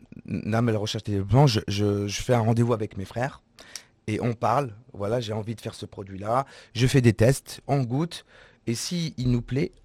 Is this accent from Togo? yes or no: no; Tunisia; mais je suis tunisien, je suis fier d'être tunisien.